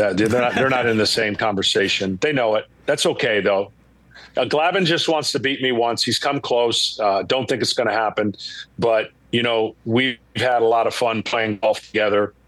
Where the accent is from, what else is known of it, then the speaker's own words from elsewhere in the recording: Atlanta, Georgia, United States; So I'll scramble to get to the All-Star game in my hometown in Atlanta to call up for Fox.